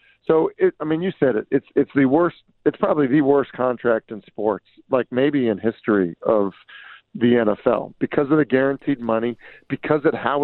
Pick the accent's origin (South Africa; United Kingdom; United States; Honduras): United States; Boston, Massachusetts; look, I grew up in Boston.